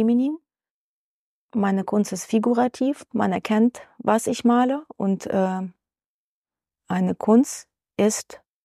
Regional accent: Ukraine; German is a second language; moved away; also ich komme ja aus der Ukraine ursprünglich, habe viele russische und ukrainische Klassiker gelesen.

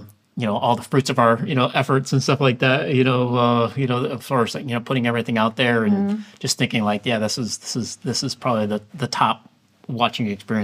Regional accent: Illinois, United States; now in Orlando, United States; I mean, I'm a Chicago guy, so like I grew up outside Chicago. I'm a huge Chicago sports fan.

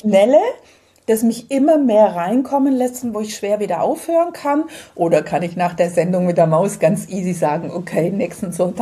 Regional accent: Bavaria, Germany; Ich komme aus der Nähe von München, wo ich mit der Family wohne.

